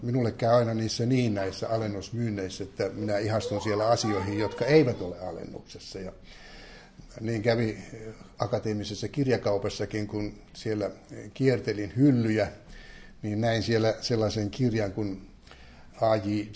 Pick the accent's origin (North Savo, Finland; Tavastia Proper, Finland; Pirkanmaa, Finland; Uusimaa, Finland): Pirkanmaa, Finland; Tampere; me tulimme sieltä Toivonlinnasta joululomalle tamperelaiset